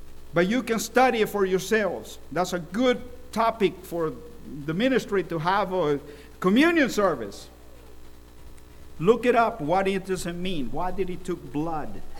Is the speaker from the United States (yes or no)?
no; El Salvador; Now, whenever I grew up in El Salvador, unfortunately, there was a lot of kidnapping going around.